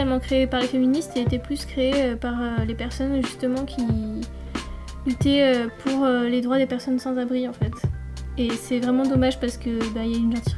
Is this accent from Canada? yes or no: no; Marseille, Provence-Alpes-Côte d'Azur, France; now in Lyon, France; je suis costumière, j'habite à Lyon pour mes études et je viens de Marseille.